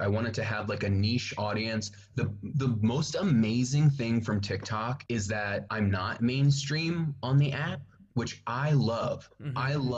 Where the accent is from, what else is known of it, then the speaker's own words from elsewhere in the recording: New Jersey, United States; where I grew up in South Jersey. You know, everybody kind of talks like this. You know, a lot of my family, they all talk like this. It's a real thick, kind of disgusting accent.